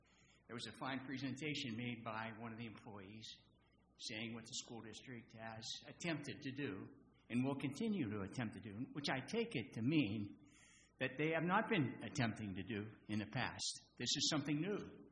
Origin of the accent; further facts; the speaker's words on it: Port Orange, Florida, United States; I'm from Port Orange. I'm a resident and taxpayer there.